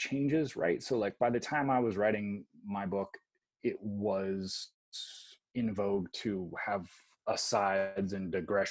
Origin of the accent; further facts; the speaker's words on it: United States; Like I could digest Spanish culture better than I can digest American culture because I'm American.